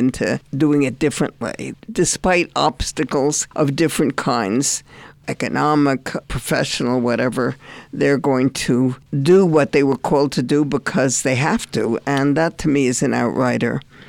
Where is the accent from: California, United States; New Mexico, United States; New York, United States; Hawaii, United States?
New Mexico, United States; Albuquerque; I grew up here in Albuquerque. I went to the university for a semester, and it was the 50s